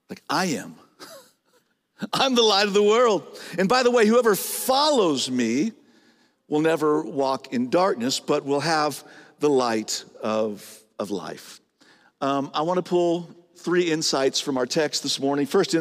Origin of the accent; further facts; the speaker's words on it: Santee, California, United States; I grew up in San Diego, California, actually inland in a place called Santee.